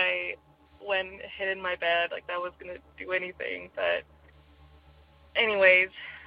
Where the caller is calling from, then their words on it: California, United States; I am from California.